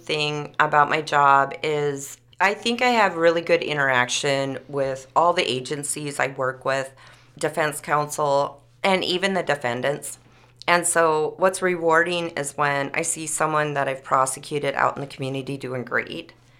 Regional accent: Froid, Montana, United States; I'm originally from Freud, Montana, but I was born here in Sydney because that's the closest hospital.

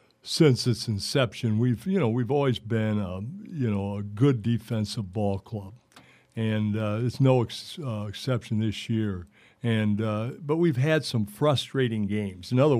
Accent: Michigan, United States; Being a growing up in Southeast Michigan, I can't help myself being a U of M fan

